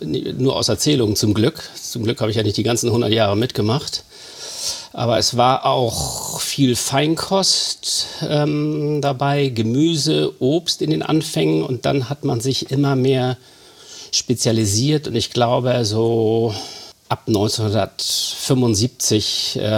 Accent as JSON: {"language": "German", "region": "Hamburg", "country": "Germany", "tie": "born or raised there", "said": "Ich bin ja hier groß geworden in Harvestehude, bin hier zum Gymnasium Eppendorf zur Schule gegangen"}